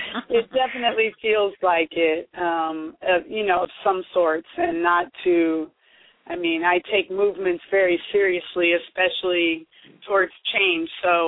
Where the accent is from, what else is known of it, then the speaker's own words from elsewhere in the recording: San Francisco, California, United States; born there; And then I was born in the Bay Area. I was born in San Francisco. And gumbo is really what connects me to my roots in Louisiana.